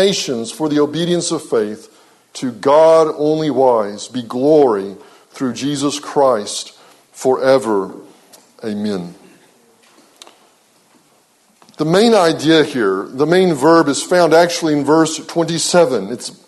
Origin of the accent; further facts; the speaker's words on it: Texas, United States; now in Cincinnati, United States; I grew up in West Texas, and I love West Texas, but there ain't a whole lot to see, frankly. Even though I'm in Cincinnati now, every time someone posts a picture from my old hometown, I get nostalgic